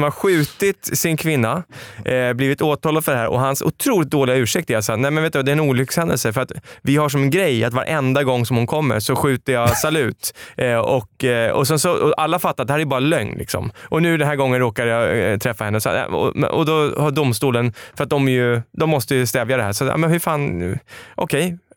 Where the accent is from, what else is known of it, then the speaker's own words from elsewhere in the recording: Stockholm, Stockholm County, Sweden; hon är ju från Skåne och jag är från Stockholm